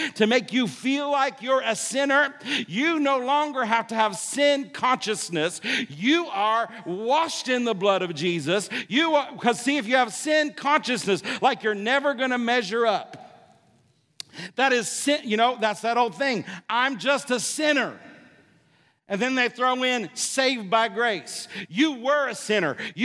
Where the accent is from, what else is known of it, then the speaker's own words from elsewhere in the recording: Paris, Illinois, United States; I had some people come from my hometown of Paris, Illinois, and they thought they knew me because everybody knows everybody